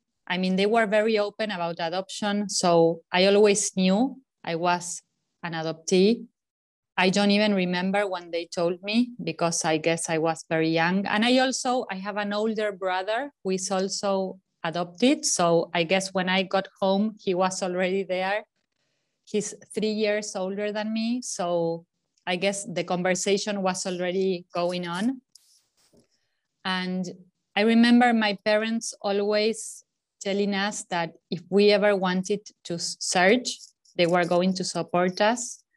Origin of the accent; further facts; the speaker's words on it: Argentina; I was born here in Argentina, and I was adopted by an Argentinian family. I always lived here. I went to live to New York for 5 years with my husband when we got married because of his job, but I've always lived in Argentina.